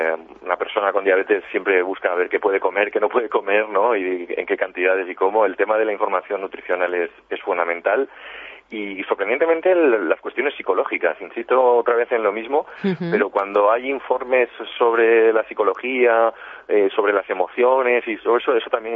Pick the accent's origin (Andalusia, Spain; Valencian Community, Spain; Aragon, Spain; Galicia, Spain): Valencian Community, Spain; Valencia; yo soy valenciano, no soy fallero, no vivo las fallas desde dentro, pero soy valenciano y me gustan las fallas, y aquí en Valencia